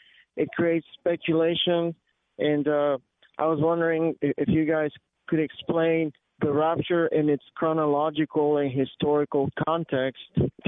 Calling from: Texas, United States; I'm calling from Central Texas.

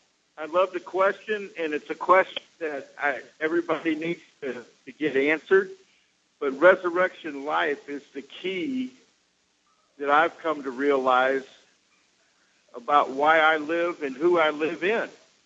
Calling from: Florida, United States; I'm calling from Justin, Florida.

